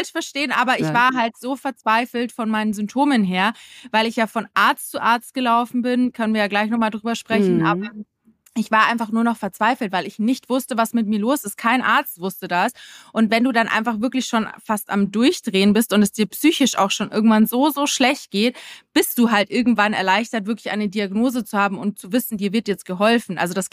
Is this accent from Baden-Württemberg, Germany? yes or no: no; Munich, Bavaria, Germany; now in Berlin, Germany; hast du ja schon gesagt am Anfang. Ich komme aus Berlin, aber eigentlich aus München. Ich bin 2018 nach Berlin gezogen